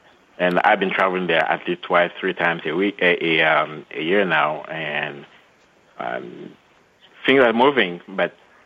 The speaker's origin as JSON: {"language": "English", "country": "Côte d’Ivoire", "tie": "born or raised there", "moved": "yes", "lives_now": "Canada", "said": "I'm myself from the Ivory Coast. I was born and raised there, but I'm living in Canada now."}